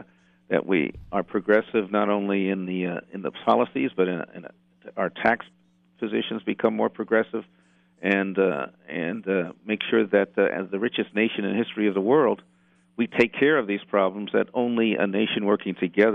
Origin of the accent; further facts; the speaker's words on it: San Diego, California, United States; I know in my hometown of San Diego, many of the veterans are registered Republican